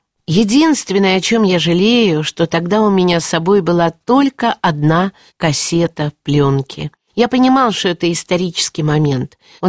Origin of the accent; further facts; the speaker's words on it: San Francisco, California, United States; also born or lived in Shanghai; Я родился уже в Шанхае, а спустя год семья переехала в Сан-Франциско. Красивый и замечательный город. Там тогда проживали тысячи русских. Они селились вместе. У нас дома все говорили по-русски.